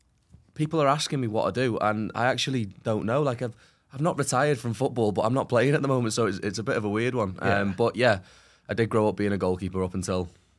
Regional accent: Wales, United Kingdom; But I'm actually from North Wales.

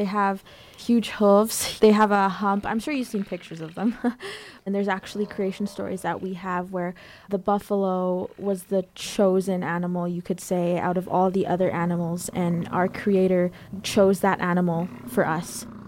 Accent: Alberta, Canada; I am from the Kainai Nation and the Piikani Nation. I'm 16 and I'm currently just a student in high school.

